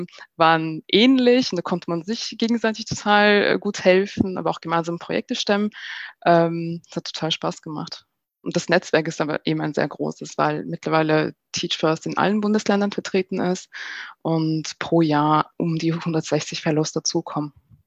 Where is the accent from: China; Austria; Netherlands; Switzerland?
Austria; Vienna; now in Berlin, Germany; ich bin ja auch nicht in Berlin zur Schule gegangen, sondern in Wien. Ich bin in Wien geboren und aufgewachsen.